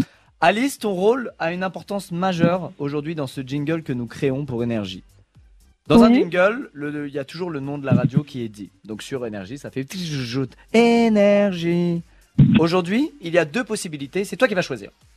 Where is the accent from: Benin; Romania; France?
Romania; nous venons de Roumanie.